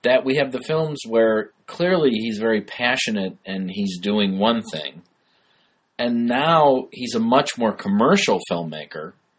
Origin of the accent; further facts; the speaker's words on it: Bellwood, Illinois, United States; Because I grew up in Bellwood, Illinois, which is where the theater was.